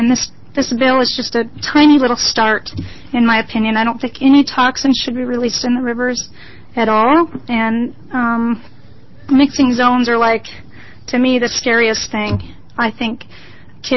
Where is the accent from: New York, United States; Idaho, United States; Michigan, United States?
Idaho, United States; I was raised in Idaho.